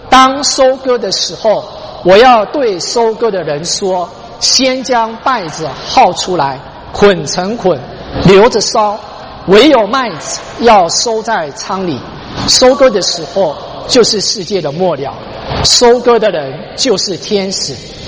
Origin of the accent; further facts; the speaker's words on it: Taiwan; 还有我不晓得在我们从台湾来的哈